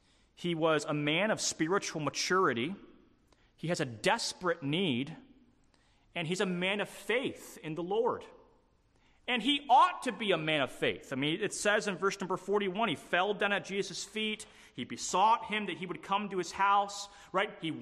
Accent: Midwest, United States; I grew up in the Midwest. The small town that I grew up in high school only had one major road

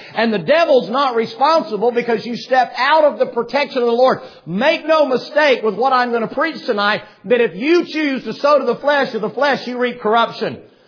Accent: Tennessee, United States; You know, I came from Tennessee, so God help you, it's a tobacco country.

